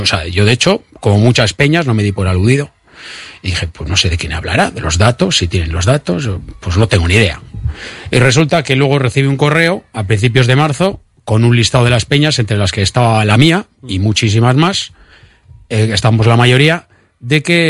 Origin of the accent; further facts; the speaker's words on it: Bilbao, Basque Country, Spain; de Getxo soy yo. Bueno, yo soy de Bilbao.